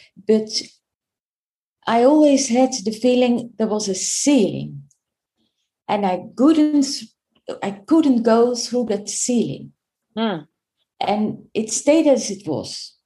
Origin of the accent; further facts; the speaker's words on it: Schiedam, South Holland, Netherlands; born there; English is a second language; So I was born in Schiedam.